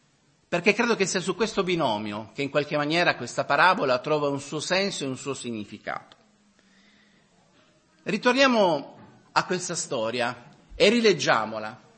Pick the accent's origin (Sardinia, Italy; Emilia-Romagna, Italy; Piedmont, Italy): Piedmont, Italy; Turin; io sono nato e cresciuto a Torino, anche mio papà, ma il mio nonno proviene dalle aree agricole del sud, era pugliese